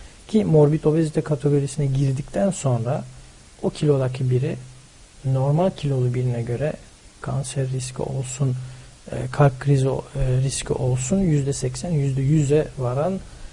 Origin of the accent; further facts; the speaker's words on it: Belgium; moved away as an adult; now in Istanbul, Turkey; Birkaç aydır Türkiye'deyim. Evet. Belçik dediğiniz gibi Belçika'da doğdum, evet. Büyüdüm.